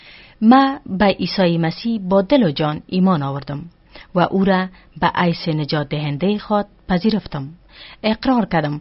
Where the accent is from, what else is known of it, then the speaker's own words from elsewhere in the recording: Afghanistan; ما از افغانستان استم و در یک خانواده روشنفکر به دنیا آمدیم و کلان شدیم.